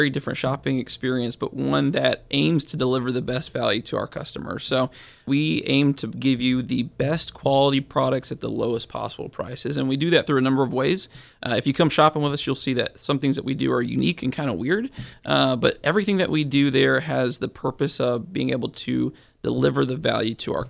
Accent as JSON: {"language": "English", "region": "Georgia", "country": "United States", "lives_now": "Central Virginia, United States", "said": "So I am from South Georgia. I went to the University of Georgia"}